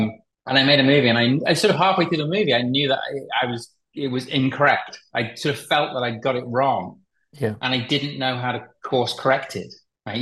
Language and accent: English; United Kingdom; I'm British